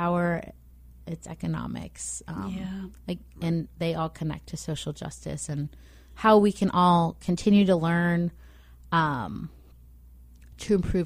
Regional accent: Palestine; And I feel like even though I'm from Palestine, I still don't know enough.

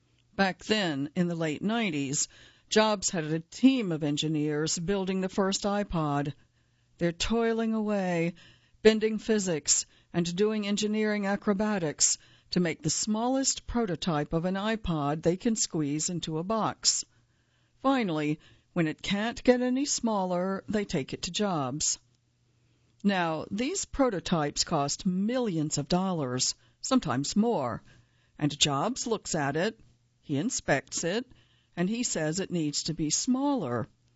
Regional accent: United Kingdom; which I respected as a Brit myself.

